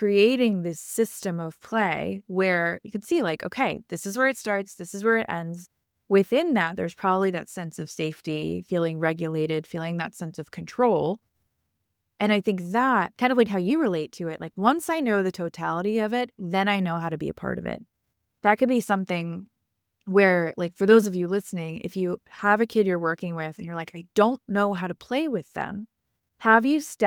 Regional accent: Long Island, New York, United States; I'm from Long Island. We say Mario and I get made fun of.

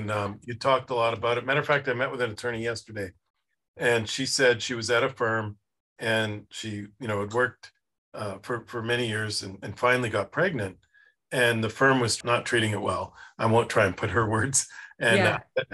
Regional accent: Canada; now in United States; networking was a swear word when I grew up in Canada

